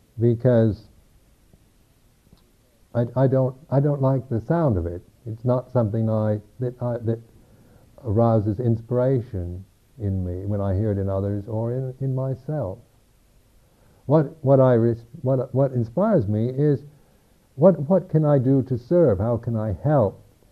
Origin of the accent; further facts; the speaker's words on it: United States; because being an American, one has been brought up to think one has all kinds of rights, and these rights are very important to Americans